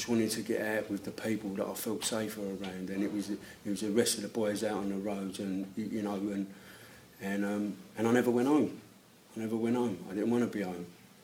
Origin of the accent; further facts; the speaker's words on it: London, United Kingdom; and I come from London, and my family is a dysfunctional one.